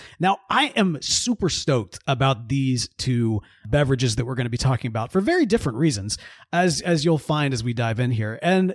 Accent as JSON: {"language": "English", "region": "Mississippi", "country": "United States", "tie": "born or raised there", "said": "Listen, look, growing up in Mississippi, like when they brought the Bandits in, like, hockey is marketed to us as boxing on ice."}